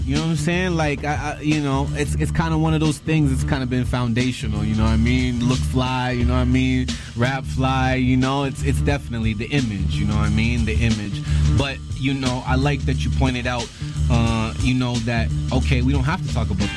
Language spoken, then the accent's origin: English; Vancouver, British Columbia, Canada; I grew up in East Van, you know? Like I was telling you before, yeah, I went to Tech and I went to Britannia. I went to, and I lived in Burnaby for a bit.